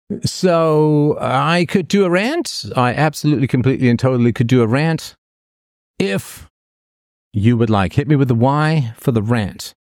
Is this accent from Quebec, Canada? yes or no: no; Toronto, Ontario, Canada; I grew up in Toronto, but I have not been to Toronto in quite some time. I don't particularly like going into Toronto these days. I live, of course, as you know, outside of Toronto.